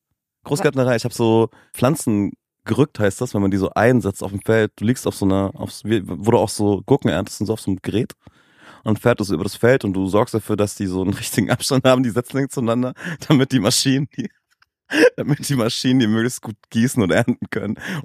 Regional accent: Schweinfurt, Bavaria, Germany; also born or lived in Netherlands; ich bin in einer Stadt in den Niederlanden aufgewachsen und bin dann, weil meine Mutter aus Deutschland kommt, mit kleinen, jungen 4 Jahren nach Deutschland gekommen, nach Schweinfurt in Bayern. Shoutout Bayern. Und hab dann da meine Schule gefristet

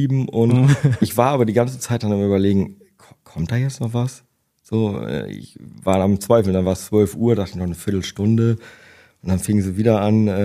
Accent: Bremen, Germany; Ja, ich komme aus Bremen, genau.

